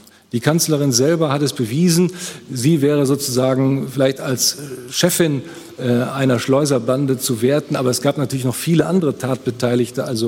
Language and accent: German; Rhineland, Germany; accent: Rhenish; Und da müsste ich rheinisch, da wo ich herkomme, sagen, es hätte nichts genützt.